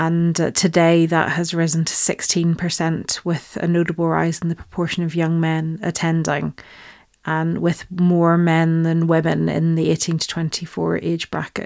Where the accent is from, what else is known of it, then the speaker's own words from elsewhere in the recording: Northern Ireland, United Kingdom; So I grew up in Northern Ireland, as we've talked about.